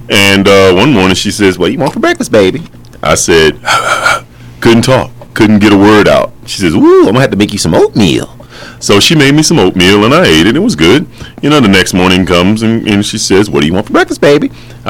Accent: North Carolina, United States; I'm from North Carolina.

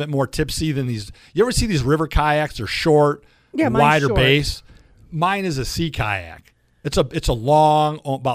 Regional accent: Oak Park, Illinois, United States; Actually, I grew up in Oak Park.

